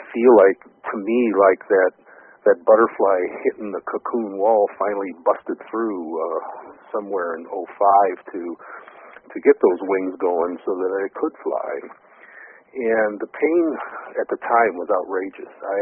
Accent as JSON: {"language": "English", "town": "Detroit", "region": "Michigan", "country": "United States", "tie": "born or raised there", "said": "And when I grew up in Detroit, I have to tell you honestly, this is a while back, and there were not a lot of conversations about consciousness and metaphysics."}